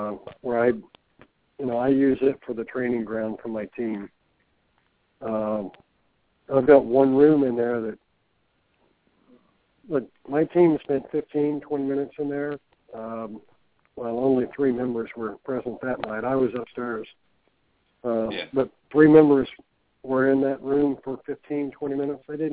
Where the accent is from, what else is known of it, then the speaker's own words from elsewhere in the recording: Richmond, Virginia, United States; Well, I'm right across the state in Richmond.